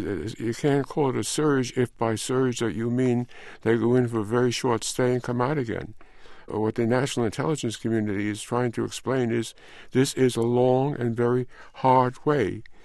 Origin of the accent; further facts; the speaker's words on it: Chicago, Illinois, United States; If this involves Chicago, and my friend comes from Chicago, I'm from Chicago.